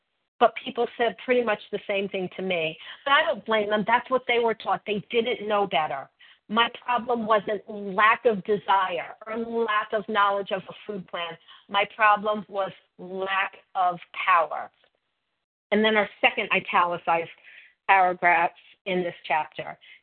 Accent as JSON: {"language": "English", "town": "Miami", "region": "Florida", "country": "United States", "tie": "born or raised there", "said": "I grew up in Florida, you know, like any good Miami girl, worshiping the sun, getting suntans"}